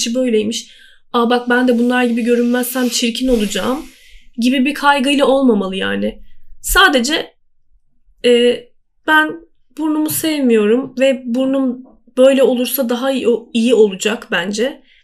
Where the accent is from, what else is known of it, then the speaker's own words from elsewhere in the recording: Black Sea Region, Turkey; Biz zaten Karadenizliyiz.